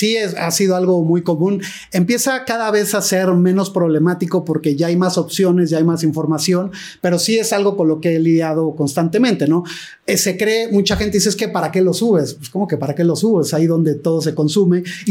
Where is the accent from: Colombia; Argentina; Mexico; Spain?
Mexico; soy el único mexicano de drones ahí.